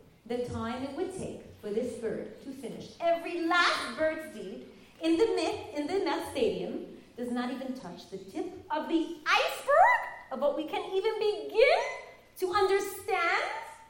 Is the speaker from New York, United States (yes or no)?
yes; Brooklyn, New York, United States; When I was a girl, and I grew up in Brooklyn, and I would go to Manhattan on midwinter vacation, I would choose the outfit that made me look the least Jewish.